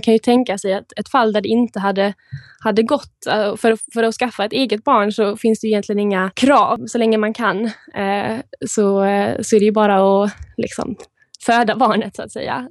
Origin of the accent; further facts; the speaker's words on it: Malmö, Skåne, Sweden; jag kommer ju från Malmö så att Lund blev liksom det självklara valet.